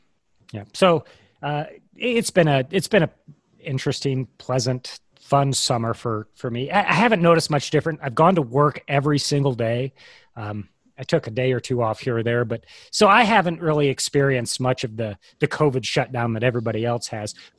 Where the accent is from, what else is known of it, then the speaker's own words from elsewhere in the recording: Indiana, United States; I'm from Indiana, you know.